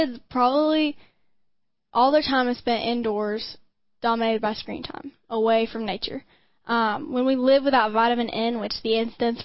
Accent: the South, United States; And that is something, growing up in the South, that is something

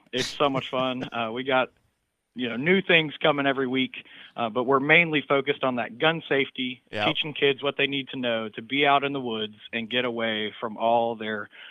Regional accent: North Carolina, United States; So I grew up in North Carolina, went to camp ever since I was about 8 years old, always knew that I wanted to be a camp director.

